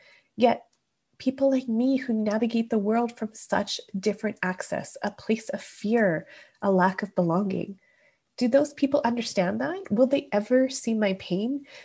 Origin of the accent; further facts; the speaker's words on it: Canada; I'm Canadian